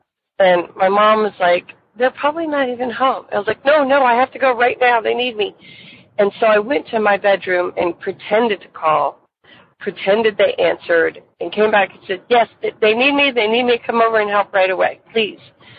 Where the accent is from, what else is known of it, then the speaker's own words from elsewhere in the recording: Indiana, United States; from Indiana.